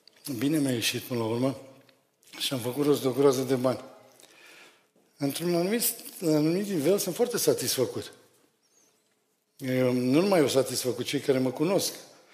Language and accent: Romanian; Romania; Dar sunt român, știu lucruri care alții nu le știu.